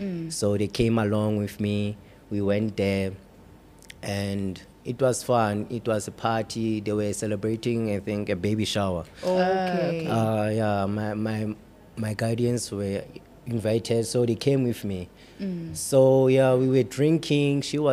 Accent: Klerksdorp, North West, South Africa; I grew up in Klerksdorp, Northwest.

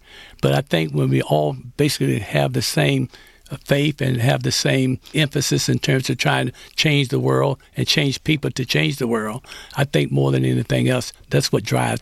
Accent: the South, United States; I grew up in the South, and I'm 81 years old.

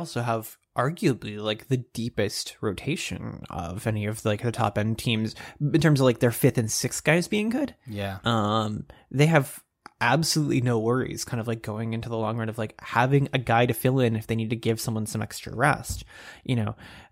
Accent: Texas, United States; Again, I grew up in Texas, so I'm going to call that my excuse

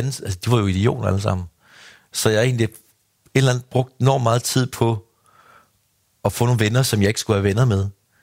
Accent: Ringkøbing, Central Denmark Region, Denmark; Jeg kommer fra Ringkøbing, så det er jo sådan en lille by, hvor der også er forholdsvis få mennesker at vælge mellem.

